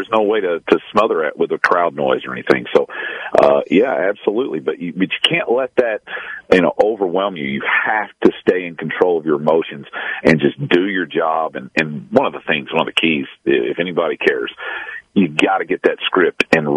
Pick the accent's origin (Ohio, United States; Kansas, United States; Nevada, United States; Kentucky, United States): Kentucky, United States; Owensboro; down at Kentucky Wesleyan where I grew up in Owensboro.